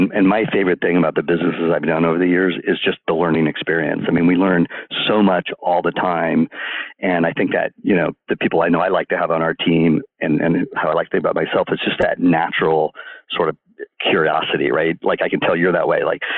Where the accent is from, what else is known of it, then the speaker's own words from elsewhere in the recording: California, United States; So growing up in the East Bay, my family was in the antique business